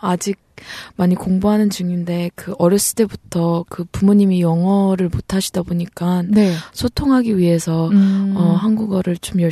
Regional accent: United States; now in South Korea; 미국에서 태어나고 거기에 계속 살아왔다가 5살 때 잠깐 한국에 나왔다가 2013년도에 1년 동안 한국에서 공부하게 됐어요.

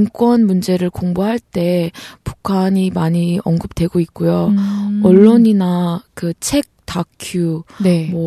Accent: United States; now in South Korea; 미국에서 태어나고 거기에 계속 살아왔다가 5살 때 잠깐 한국에 나왔다가 2013년도에 1년 동안 한국에서 공부하게 됐어요.

